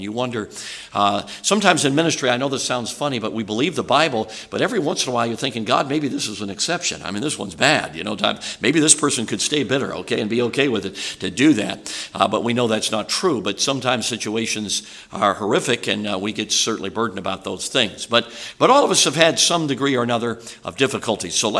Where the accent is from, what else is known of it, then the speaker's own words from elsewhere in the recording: Chicago, Illinois, United States; also born or lived in South Carolina; so I grew up in Chicago, lived 14 years in South Carolina, so I've learned how to say y'all.